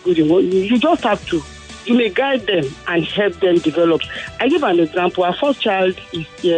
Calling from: Ikeja, Lagos, Nigeria; I'm calling from Ikeja.

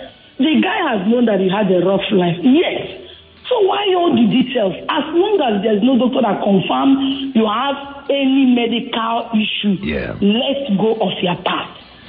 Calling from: Badagry, Lagos, Nigeria; From Badagry side.

